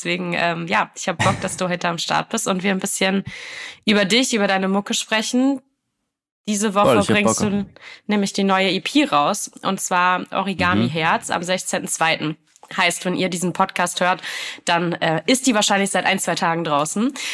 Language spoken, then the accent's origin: German; Wiesbaden, Hesse, Germany; ich komme aus Wiesbaden. Ich wohne zwar jetzt nicht mehr